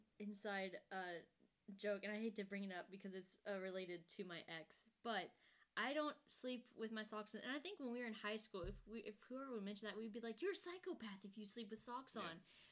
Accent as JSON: {"language": "English", "town": "Lexington", "region": "Kentucky", "country": "United States", "lives_now": "Louisville, United States", "said": "Like, I'm from Lexington, and I know they're, the people I've heard, they just got some rain"}